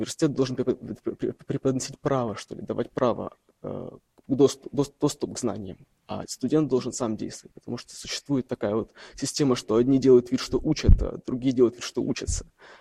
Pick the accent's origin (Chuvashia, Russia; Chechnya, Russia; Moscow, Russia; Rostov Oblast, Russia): Rostov Oblast, Russia; Rostov-on-Don; я из Ростова-на-Дону, я не из Москвы.